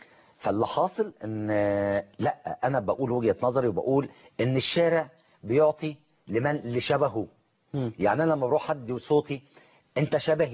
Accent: Egypt; إحنا كمصريين

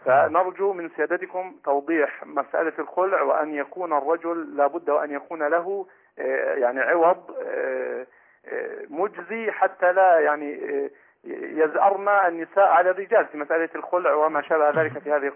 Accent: Egypt; now in Saudi Arabia; وأنا مصري

